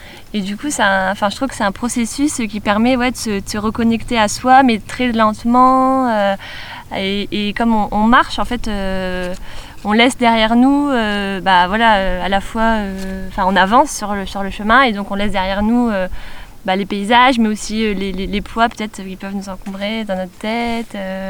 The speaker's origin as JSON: {"language": "French", "town": "Lille", "region": "Hauts-de-France", "country": "France", "said": "moi, je viens de Lille. Et puis, je vadrouille un peu partout, en France et dans le monde."}